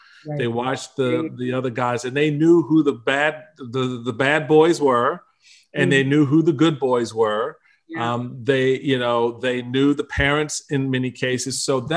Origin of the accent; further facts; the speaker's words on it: Washington, District of Columbia, United States; And that's what it was for me when I growing up in Washington. There was a rec center probably about three blocks down 8th Street from where I lived.